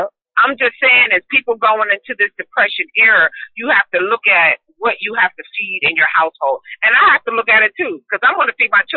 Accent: Pennsylvania, United States; About 25 miles north of Three Mile Island.

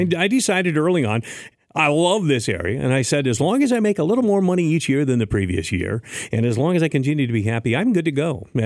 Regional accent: Boyne City, Michigan, United States; also born or lived in Grand Rapids; Well, I moved to Boyne when I was, I think, 10 or 11.

